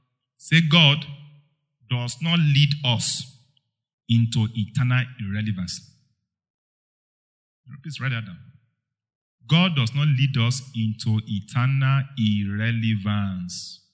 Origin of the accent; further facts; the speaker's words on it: Taraba, Nigeria; moved away as an adult; now in Lagos, Nigeria; since I got to the land of Lagos, I came from Taraba State, I went to Lagos.